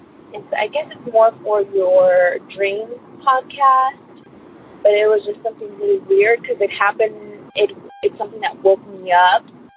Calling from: California, United States; I'm calling from California.

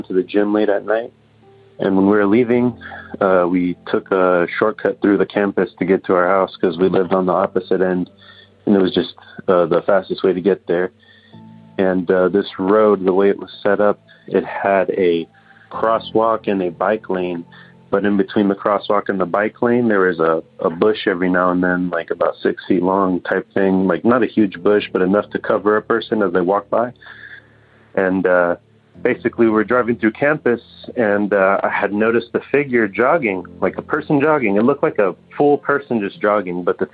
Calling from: California, United States; I'm from Northern California.

